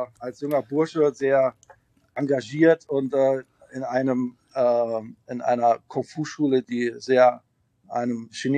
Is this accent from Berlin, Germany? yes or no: no; Völklingen, Saarland, Germany; born there; Ich bin im Saarland geboren, in Völklingen